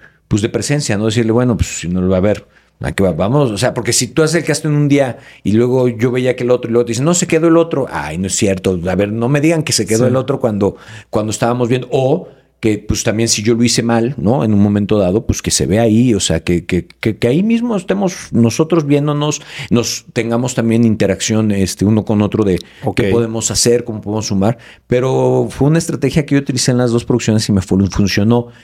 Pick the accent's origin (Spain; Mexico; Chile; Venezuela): Mexico; Mexico City; born there; Yo nací en Santa María de la Ribera.